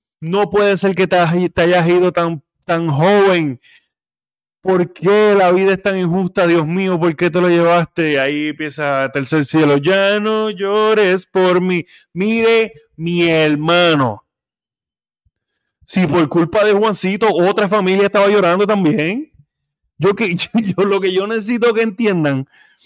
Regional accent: Puerto Rico; Aunque yo no crecí toda mi vida en residenciales, sí pasé tiempo en residenciales, que en Puerto Rico es lo que se le llama el gueto

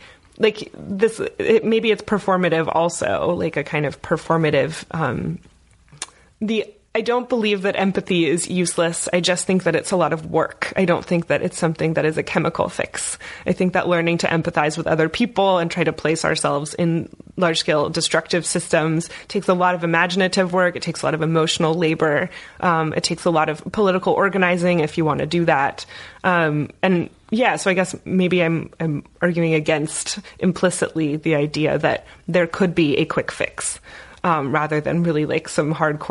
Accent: Bloomington, Indiana, United States; born there; I was born in Bloomington

